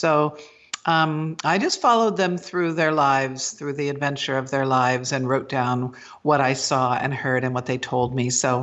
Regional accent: Massachusetts, United States; because I'm from Cape Cod and I know the Elizabeths

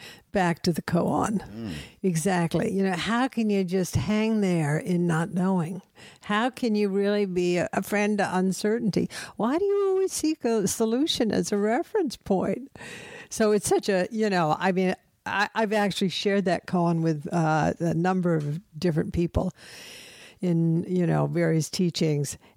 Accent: the South, United States; this really comes out of the fact that I'm from the South

